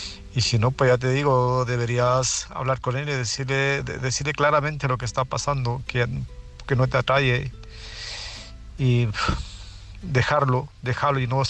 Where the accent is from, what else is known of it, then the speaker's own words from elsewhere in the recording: Murcia, Region of Murcia, Spain; y soy de Murcia